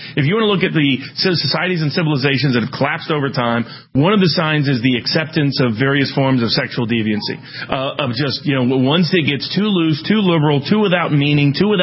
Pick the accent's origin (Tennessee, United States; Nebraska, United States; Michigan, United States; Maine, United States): Tennessee, United States; Oh, well, I'm from Tennessee, so it's all going to be Democrat-run cities where the crime is, number one.